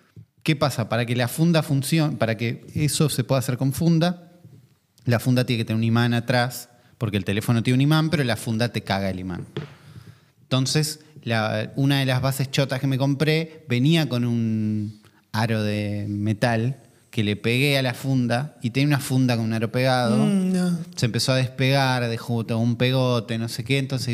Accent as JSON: {"language": "Spanish", "country": "Argentina", "said": "por como argentinos tenemos récord Guinness."}